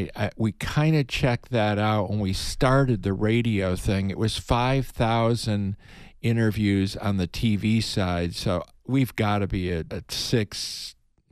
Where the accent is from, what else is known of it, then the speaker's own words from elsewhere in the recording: Chicago, Illinois, United States; he worked and lived in my hometown of Chicago